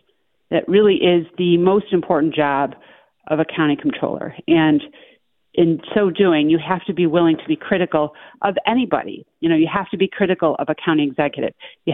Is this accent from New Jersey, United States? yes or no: no; New York, United States; now in Hamburg, United States; you know, I'm not originally from Hamburg. I grew up in the North Towns, but I did move here in 1998.